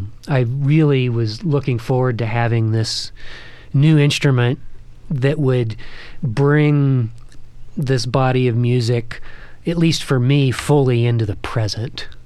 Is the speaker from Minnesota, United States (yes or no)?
no; Texas, United States; Growing up in Texas, I got to hear a lot of blues. My uncle was a blues musician in Texas.